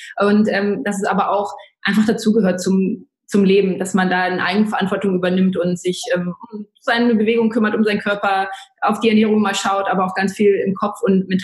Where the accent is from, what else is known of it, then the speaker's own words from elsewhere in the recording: Braunschweig, Lower Saxony, Germany; also born or lived in Bavaria; ich komme aus Braunschweig, aus Niedersachsen. Da bin ich jetzt kürzlich wieder hingezogen. Ich hatte ein paar Stationen, war zwischenzeitlich auch mal in Bayern, bei dir ganz in der Nähe und im Ausland und bin jetzt wieder in meine alte Heimat zurückgezogen und fühle mich hier ganz wohl.